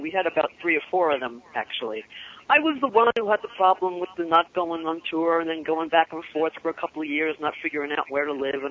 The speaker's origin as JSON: {"language": "English", "region": "New York", "country": "United States", "said": "You know, I'm a New Yorker. I love New York."}